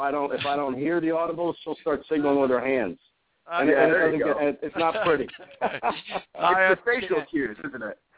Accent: Connecticut, United States; You know, from growing up in Southern Connecticut, I'm a big fan of Philadelphia.

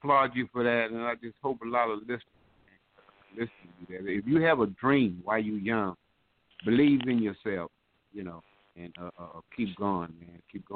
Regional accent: Louisiana, United States; now in Atlanta, United States; And I moved from Louisiana, went to Atlanta.

